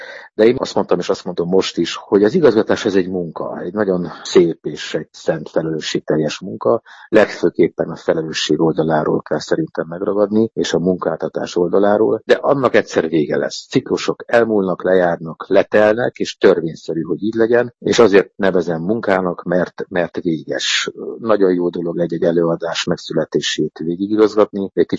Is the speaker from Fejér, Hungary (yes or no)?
no; Budapest, Hungary; born there; én mindig is egy ilyen elfelejtett fővárosi fickó voltam. Budapesten születtem, itt dolgoztam mindig is, most is itt dolgozom.